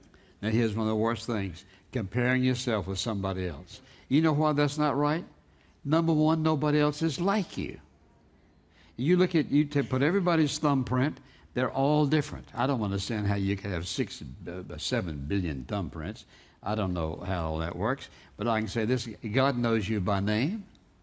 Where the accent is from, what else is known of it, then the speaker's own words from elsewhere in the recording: Dry Fork, Virginia, United States; born there; I was born in Dry Fork, and you know, just a few people there, and the only thing there was a mill and railroad crossing and one old grocery store